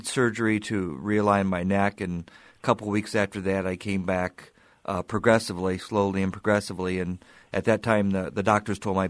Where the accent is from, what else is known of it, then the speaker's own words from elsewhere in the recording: Fort Dodge, Iowa, United States; Well, I grew up in Fort Dodge